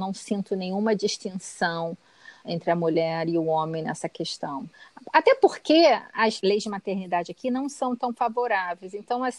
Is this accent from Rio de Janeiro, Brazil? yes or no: yes; Rio de Janeiro, Brazil; Ah, eu sou do Rio, né?